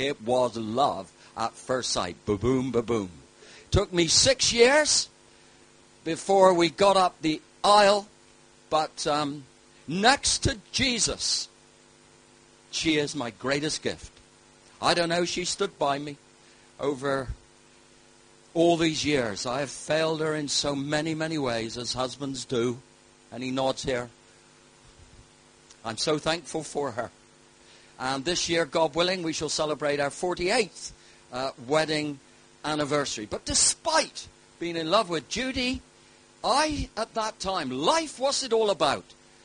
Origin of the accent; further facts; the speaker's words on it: Penryn, South West England, United Kingdom; accent: Cornish; I'm a Cornishman, through and through, if you haven't heard the accent. A Penrhynian, up the Burgh. I grew up on Park and Gew Farm, which was an old farmhouse down behind Penryn Rugby Club